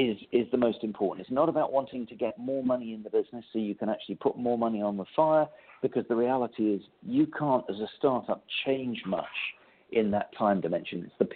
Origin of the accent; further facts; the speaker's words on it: England, United Kingdom; now in United States; you can tell by my accent that I'm originally from England.